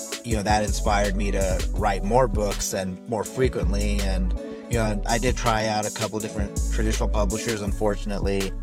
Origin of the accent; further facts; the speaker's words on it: Nevada, United States; And my parents moved here when I was a baby to the United States. So I grew up here in Nevada first and, you know, spent my childhood there.